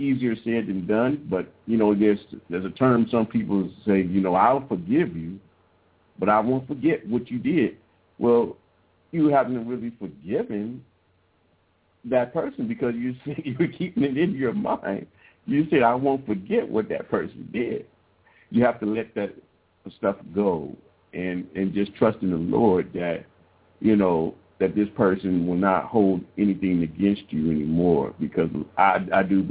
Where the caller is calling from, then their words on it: Cleveland, Ohio, United States; I'm calling from Cleveland, Ohio.